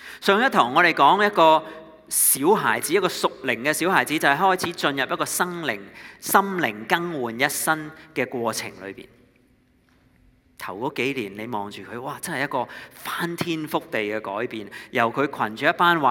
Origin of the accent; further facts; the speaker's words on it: China; 我们是中国人，我们对这些东西很敏感。